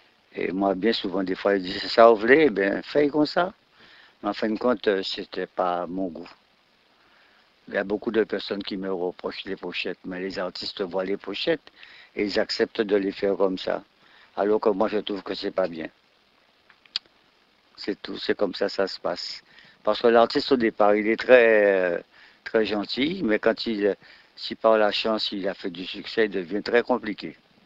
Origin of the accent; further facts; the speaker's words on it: Guadeloupe; Ici, le problème que nous avons, quand on est Guadeloupéen, on vous trouve tous les défauts.